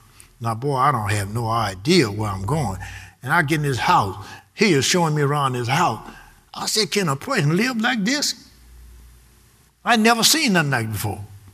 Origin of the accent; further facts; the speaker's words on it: Louisiana, United States; I'm from Louisiana. You don't call me stupid.